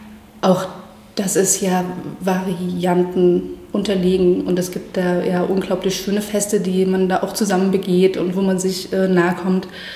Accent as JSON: {"language": "German", "town": "Chemnitz", "region": "Saxony", "country": "Germany", "tie": "born or raised there"}